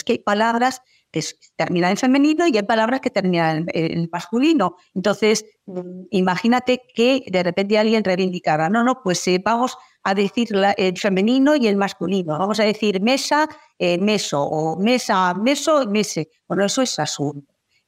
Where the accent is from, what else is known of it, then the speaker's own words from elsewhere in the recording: Spain; Bueno, en mi país sí hubo una vicepresidenta de gobierno que hablaba de matria.